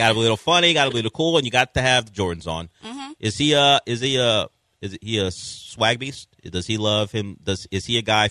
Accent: Southern United States, United States; And I'm from the South, which is crazy, because peach cobbler is a big thing.

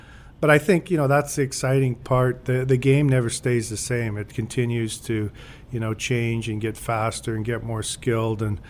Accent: Edmonton, Alberta, Canada; I grew up in Western Canada. I grew up in Edmonton, Alberta. I got drafted to Toronto

